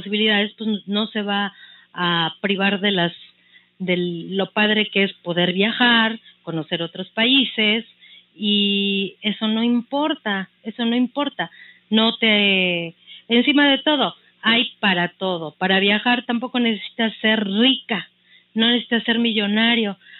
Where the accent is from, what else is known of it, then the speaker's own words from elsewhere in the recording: Mexico; No, nací en México, soy mexicana